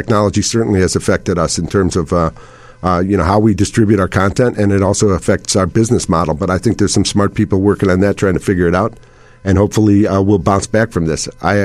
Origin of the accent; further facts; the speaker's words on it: Chicago, Illinois, United States; When I grew up in Chicago, there were four daily newspapers and maybe five television stations.